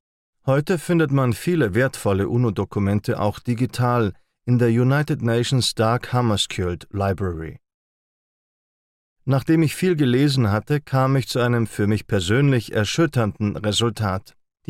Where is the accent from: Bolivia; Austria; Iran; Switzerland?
Switzerland; Ich bin Schweizer Historiker und Friedensforscher und habe mich auf die internationale Zeitgeschichte seit 1945 spezialisiert